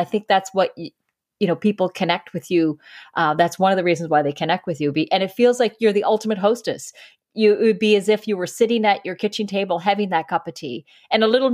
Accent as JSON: {"language": "English", "town": "Miramichi", "region": "New Brunswick", "country": "Canada", "tie": "born or raised there", "said": "I come from Miramichi. So when, yes, I went back to, so a small, you know, smaller community at the time when I was growing up."}